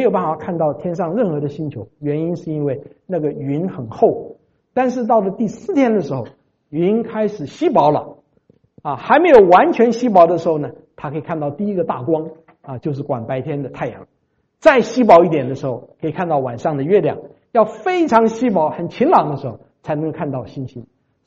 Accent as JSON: {"language": "Chinese", "country": "Taiwan", "tie": "born or raised there", "said": "我在小的时候在台湾的时候"}